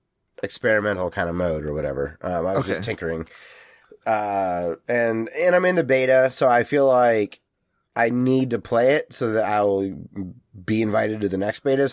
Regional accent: United States; I'm so American that whatever

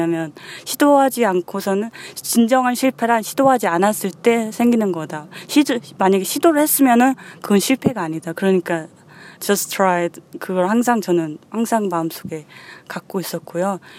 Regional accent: South Korea; 제가 이제 여행 초반에 사람들이 어디서 왔냐 이렇게 질문했을 때 제가 이제 코리아라고 답하면 꼭 노스, 사우스 이런 걸 물어봐요.

